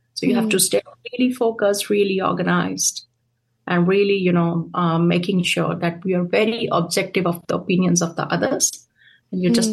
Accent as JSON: {"language": "English", "country": "Pakistan", "lives_now": "New Zealand", "said": "I feel like we have got a great history over here as Pakistani community."}